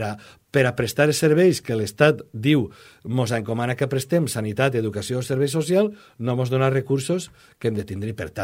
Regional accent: Valencian Community, Spain; bé siguen problemes específics com a valencians

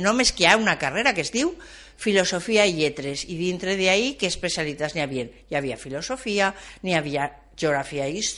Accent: Valencia, Valencian Community, Spain; born there; vaig néixer a València en l'any 50 del segle passat, clar, i en la meva vida professional pues, soc antropòloga, treballo a la Universitat de València exactament des de fa 44 anys.

